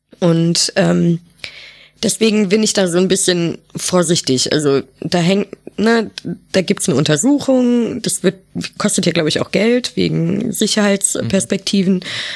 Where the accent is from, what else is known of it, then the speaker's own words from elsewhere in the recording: Düsseldorf, North Rhine-Westphalia, Germany; Also ich komme ja aus Düsseldorf